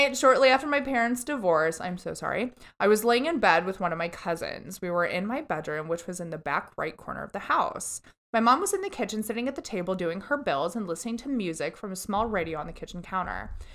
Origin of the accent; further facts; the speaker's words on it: Indiana, United States; Don't blame us. We're just from Indiana.